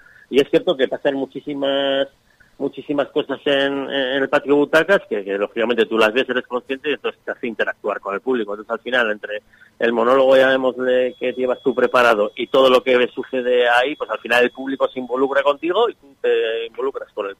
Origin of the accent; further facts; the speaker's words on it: Bilbao, Basque Country, Spain; veraneamos aquí toda la vida, ¿no? Soy de Bilbao, pero como si fuese de aquí.